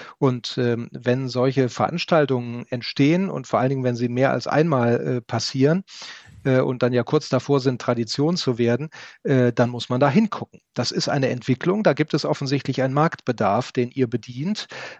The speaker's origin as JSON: {"language": "German", "region": "Rhineland", "country": "Germany", "said": "Als Rheinländer"}